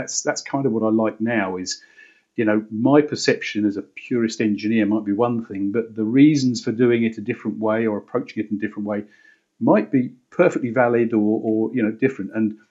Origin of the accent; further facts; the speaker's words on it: Luton, East of England, United Kingdom; born there; I'm proud to say I was born in Luton. You know, there's a time where you wouldn't have said that, but I was born at Luton and Dunstable Hospital.